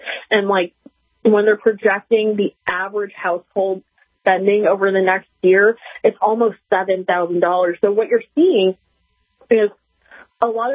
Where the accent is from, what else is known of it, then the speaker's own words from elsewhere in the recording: Minnesota, United States; I know in South Dakota and North Dakota, gas prices are similar to my home state of Minnesota, hovering around $4.61-$4.62 on average.